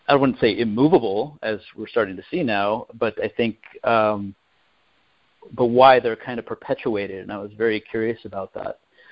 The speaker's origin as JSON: {"language": "English", "region": "California", "country": "United States", "tie": "born or raised there", "also_born_or_lived": "Los Angeles", "said": "having been born in L.A. To immigrant parents, my mom's from Mexico and my dad's from Syria. I grew up in South Orange County"}